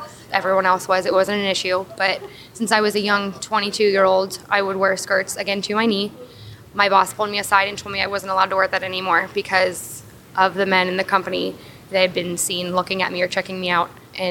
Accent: Cleves, Ohio, United States; I'm from Cleves, Ohio.

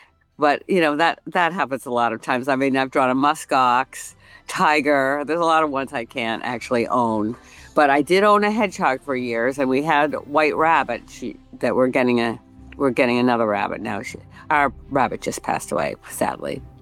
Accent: Hingham, Massachusetts, United States; it's my hometown as a setting, Hingham, Massachusetts.

